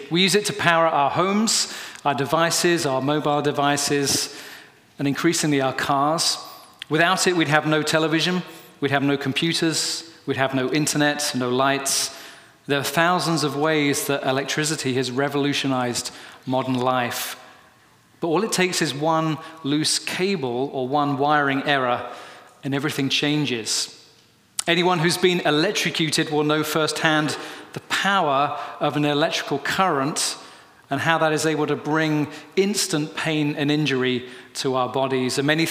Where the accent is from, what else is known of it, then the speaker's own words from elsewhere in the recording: United Kingdom; now in United States; maybe you can tell by my voice, I'm a Brit living here in the US.